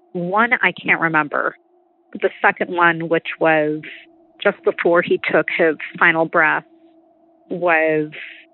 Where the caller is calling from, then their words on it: California, United States; I'm calling from Southern California.